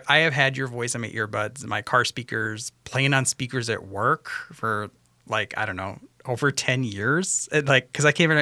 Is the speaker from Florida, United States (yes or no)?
no; Washington, United States; Yeah, I grew up in Western Washington, so I'm still a little jealous every time I hear